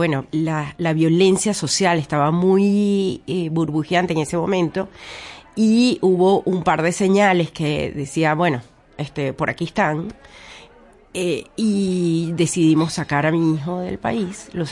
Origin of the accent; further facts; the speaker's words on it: Venezuela; Yo soy comunicadora social, hice un diplomado en mi país de comunicación política.